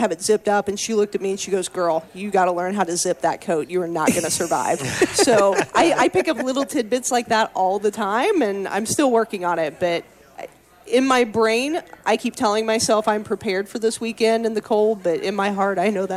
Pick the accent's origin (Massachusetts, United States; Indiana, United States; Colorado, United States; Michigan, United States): Indiana, United States; Originally from southern Indiana, so our winters did not look a lot like this at all.